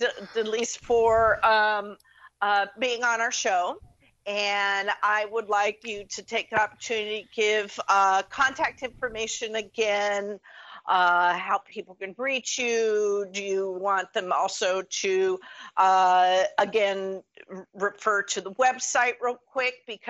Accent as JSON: {"language": "English", "town": "Windsor", "region": "California", "country": "United States", "tie": "born or raised there", "said": "Talk about, you know, I love my hometown. Literally, one day my commute will be upstairs to my home-based office."}